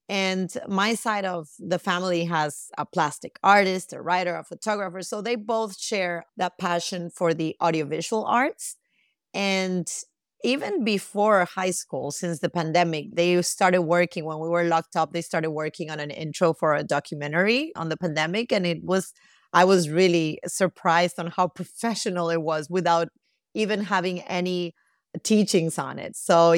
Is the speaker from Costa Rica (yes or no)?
yes; Costa Rica; moved away as an adult; at that point, the father and I were still together and we decided to move to Costa Rica because it was my home country.